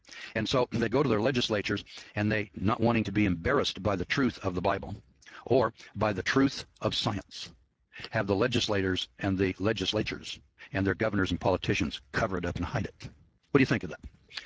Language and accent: English; Eureka, California, United States; I'm from Eureka, California, and they're on Humboldt Bay.